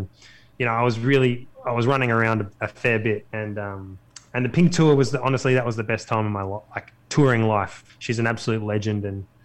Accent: Australia; accent: Australian; people can understand my Australian accent

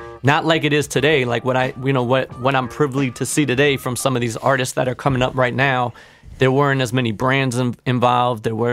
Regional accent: White Plains, New York, United States; I'm from White Plains, New York.

